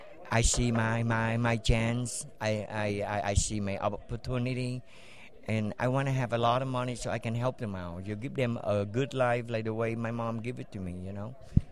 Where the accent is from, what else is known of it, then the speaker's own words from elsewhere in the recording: Vietnam; now in Las Vegas, United States; I'm from Vietnam. And then I moved to Vegas about 25, 30 years ago.